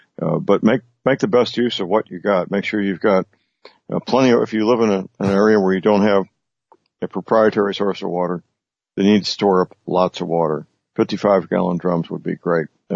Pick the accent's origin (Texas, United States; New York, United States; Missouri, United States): Missouri, United States; St. Louis; there was an incident in my hometown in St. Louis where a fuel truck was shot at with a Kalashnikov 30 times